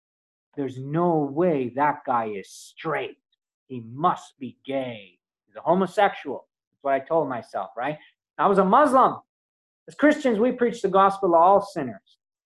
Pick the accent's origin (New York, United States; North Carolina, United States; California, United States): New York, United States; And naturally, as a New Yorker, I was dressed better than the vast majority of them. I remember thinking, I know, I'm the best. I came here from New York.